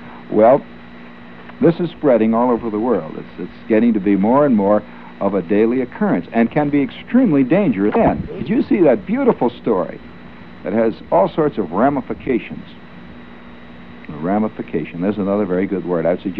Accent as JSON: {"language": "English", "region": "New York", "country": "United States", "said": "And of course I'm strictly from New York, and I have this great Anglophile problem that all the New Yorker people have."}